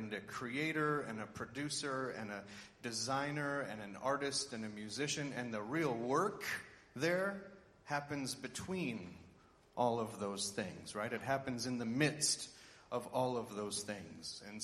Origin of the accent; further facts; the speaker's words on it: St. Petersburg, Florida, United States; I am from St. Petersburg, Florida, in the United States.